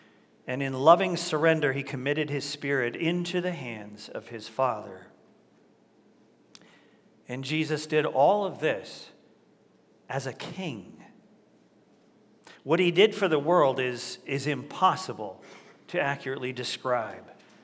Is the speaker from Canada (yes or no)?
yes; Canada; Now, as most of you know, I am proudly Canadian.